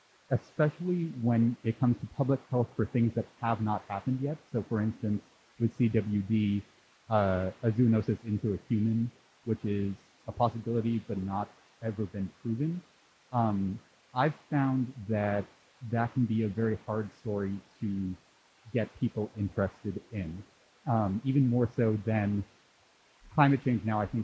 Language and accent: English; Seattle, Washington, United States; I'm a freelancer from Seattle.